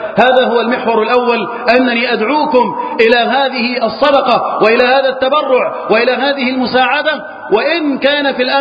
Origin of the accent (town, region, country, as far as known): Egypt